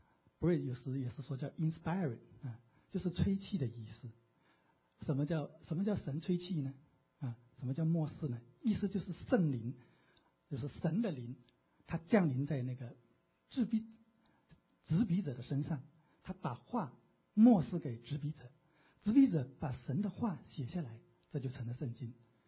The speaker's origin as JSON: {"language": "Chinese", "country": "China", "said": "我们从中国来的都对"}